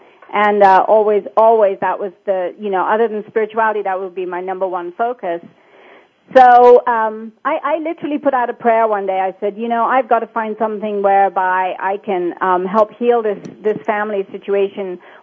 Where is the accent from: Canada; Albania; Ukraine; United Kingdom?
United Kingdom; England; now in United States; I wasn't sure how to make money as an English woman with a ballet career and a circus career in America.